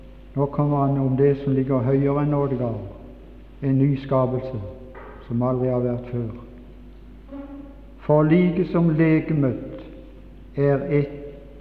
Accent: Mosby, Agder, Norway; accent: Mosby dialect; Jeg har min dialekt fra Mosby. Den er forstyrret en del på grunn av å være ute. Men den dialekten som jeg er født i, kjenner jeg ut og inn.

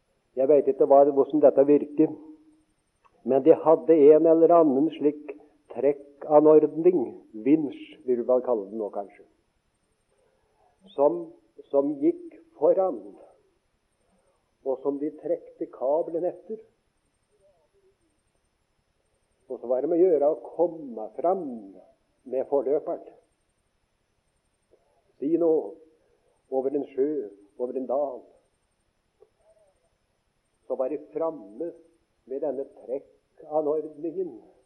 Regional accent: Eastern Norway, Norway; Jeg er fra Østlandets store skoger

